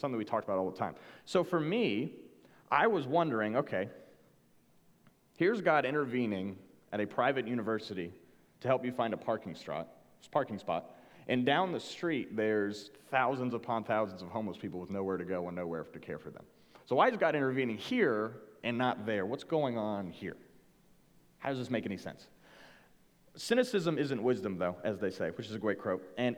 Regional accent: Cincinnati, Ohio, United States; I grew up all around the Cincinnati area. We were in the Springdale area when I was born. We were in Fairfield for a little while. I ended up going to Mason High School.

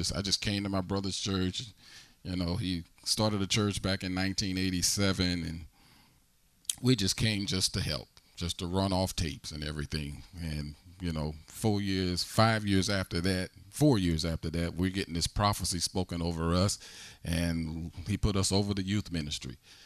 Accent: Midwest, United States; You know, I'm from the Midwest, the Bible Belt, and there's just certain things you just got enough fear of God to not to do.

